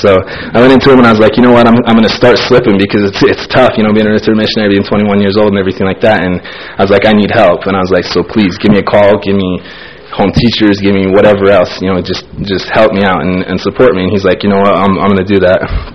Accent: Madagascar; English is a second language; now in United States; Madagascar to Pennsylvania, and it was a pretty big change, to tell you the truth, for obvious reasons. I couldn't speak English, and it was really tough

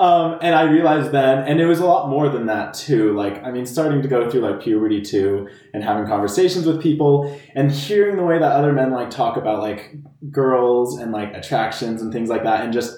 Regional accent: Bountiful, Utah, United States; So born and raised in Utah.

